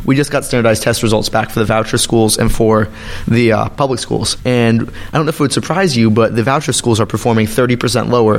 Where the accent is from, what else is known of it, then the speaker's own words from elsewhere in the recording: Baton Rouge, Louisiana, United States; for me, I grew up in Baton Rouge, mm-hmm. and I went to a magnet school that was fairly accepting